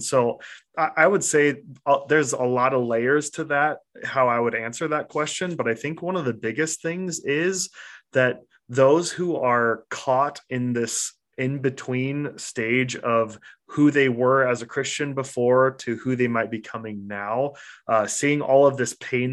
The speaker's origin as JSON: {"language": "English", "town": "Nampa", "region": "Idaho", "country": "United States", "tie": "born or raised there", "also_born_or_lived": "Boise, Idaho", "said": "in my hometown of Boise, Idaho. I was born in Boise, raised in a little town called Nampa, just about 20 minutes away."}